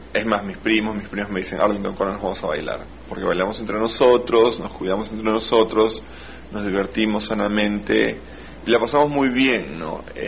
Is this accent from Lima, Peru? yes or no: yes; Lima, Peru; now in United Kingdom; yo crecí en Lima, donde hay mucha gente. Entonces, en Escocia hay mucho campo abierto y la ciudad donde yo vivo es pequeña.